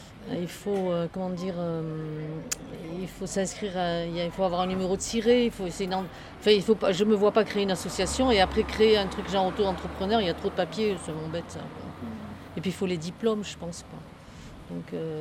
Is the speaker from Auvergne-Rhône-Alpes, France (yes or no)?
no; Nouvelle-Aquitaine, France; moved away as an adult; Je suis originaire du Pays Basque, en réalité. Je suis venue ici dans la région à l'âge de 23 ans, à Nyons, et puis dans un village au Poitigila, je ne sais pas si vous connaissez. C'est au-dessus de Saint-Jal, c'est un tout petit village.